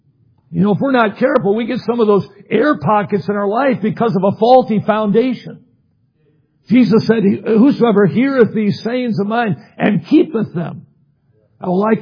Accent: Midwest, United States; I grew up in the Midwest and I watched as a boy and growing up there some buildings being built.

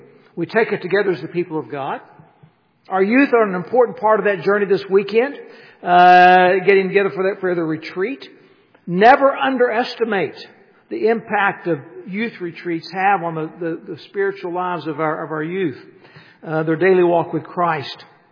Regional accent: West Virginia, United States; And I tell you, I'm from West Virginia.

